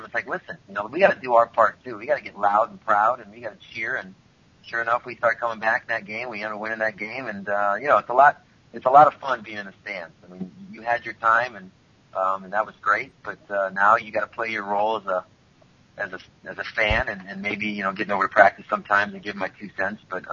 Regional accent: Iowa, United States; I had a great career here in Iowa. I had a lot of fun and I played in front of my peers in my hometown

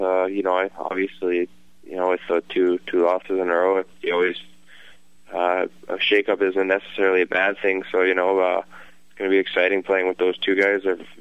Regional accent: Connecticut, United States; born there; I don't know why they wouldn't just tell me I was born in Connecticut.

